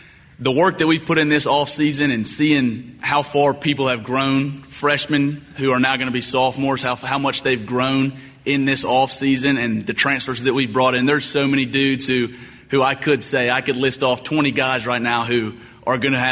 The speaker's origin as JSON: {"language": "English", "region": "Georgia", "country": "United States", "said": "I'm from Georgia, the great state of Georgia"}